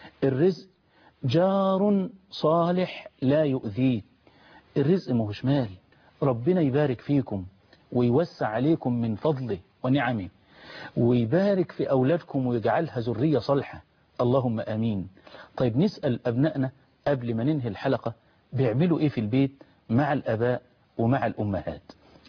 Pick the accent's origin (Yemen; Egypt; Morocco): Egypt; بلدنا مصر